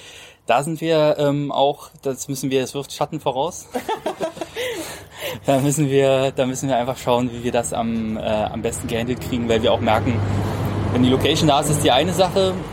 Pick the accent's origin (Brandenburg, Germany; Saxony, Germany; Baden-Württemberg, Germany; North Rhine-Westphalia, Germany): Brandenburg, Germany; Cottbus; 28 Jahre alt, komme aus der Region. Ich bin gebürtiger Cottbusser